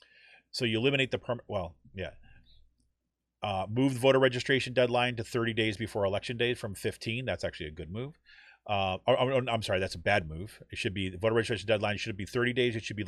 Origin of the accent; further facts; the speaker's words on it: United States; But, you know, I'm an American. I'm going to vote.